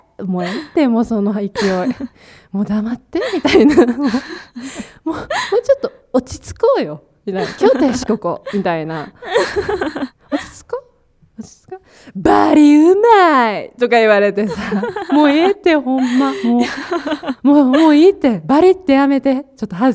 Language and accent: Japanese; Kansai, Japan; 自分が関西人やからちょっと他の方言に疎いっていうのもあるけど、